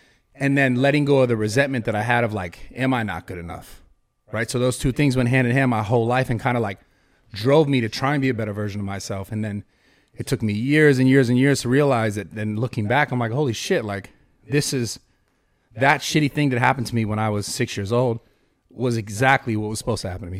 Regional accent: Pacifica, California, United States; his name is Chad. He's from Pacifica, from my hometown.

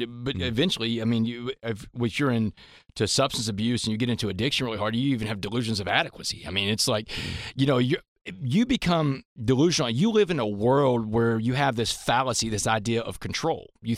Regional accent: Texas, United States; And this is Texas, man. Texas high school football. It's like a religion in my home state.

